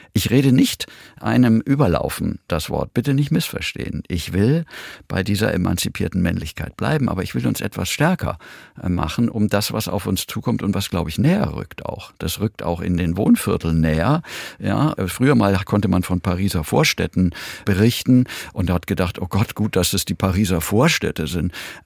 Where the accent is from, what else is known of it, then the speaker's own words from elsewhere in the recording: Germany; also ich verstehe mich bis heute als Europäer, aber natürlich, trotzdem ist eben die angemessene Antwort, ich komme nun mal aus Deutschland.